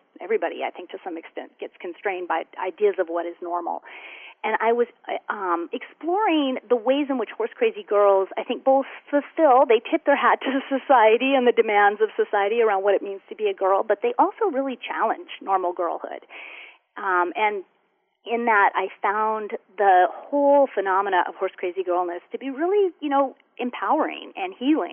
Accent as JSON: {"language": "English", "region": "Wyoming", "country": "United States", "tie": "born or raised there", "also_born_or_lived": "Montana", "lives_now": "New York City, United States", "said": "So I grew up out west in Wyoming and Montana, and when I moved to the East Coast, I now live in New York City."}